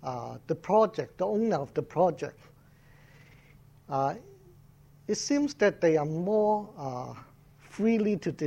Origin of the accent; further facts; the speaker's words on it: Singapore; I'm from Singapore